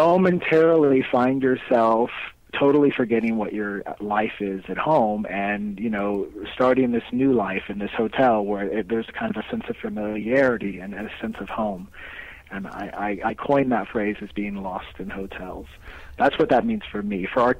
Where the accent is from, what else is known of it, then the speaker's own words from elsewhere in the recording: United States; especially as an American, where we romanticize the idea of it